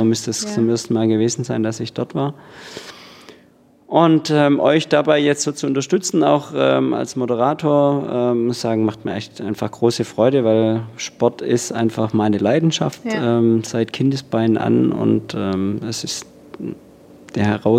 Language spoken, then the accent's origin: German; Baden-Württemberg, Germany; also, ja, aber gut, ich komme aus dem Schwarzwald.